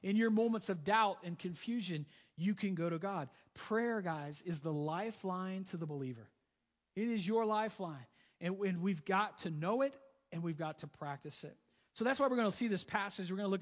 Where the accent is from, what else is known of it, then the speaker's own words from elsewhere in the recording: the South, United States; I mean, I'm from the South.